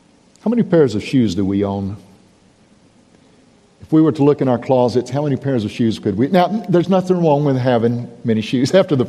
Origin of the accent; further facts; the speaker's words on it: United States; I didn't give up my American heritage. I'm still an American.